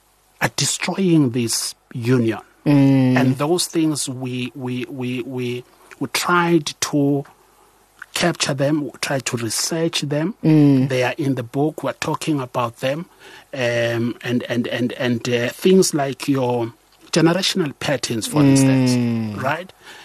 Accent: Amersfoort, Mpumalanga, South Africa; now in Johannesburg, South Africa; For instance, I'm from Amersfoort, and I've never saw anybody buying anybody flowers that side.

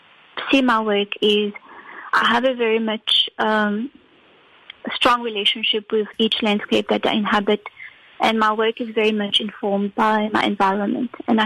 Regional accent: Mauritius; I am an African, you know. I grew up in Mauritius, but as you all know, Mauritius is an African country.

